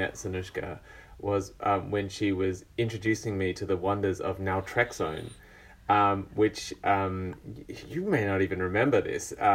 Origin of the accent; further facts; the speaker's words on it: Adelaide, South Australia, Australia; Adelaide is my hometown.